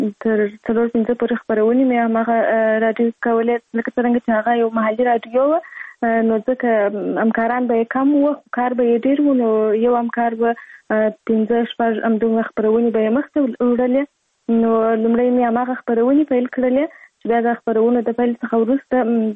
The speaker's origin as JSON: {"language": "Pashto", "region": "Kandahar", "country": "Afghanistan", "tie": "born or raised there", "said": "زه په کندهار ولایت کې زیږیدلې یم او اوس فلحال په کندهار ولایت کې اوسېږم."}